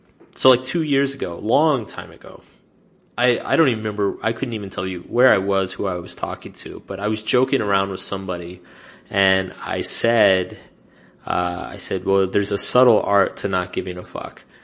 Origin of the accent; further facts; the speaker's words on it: Austin, Texas, United States; moved into this apartment in Austin, which is my hometown, by myself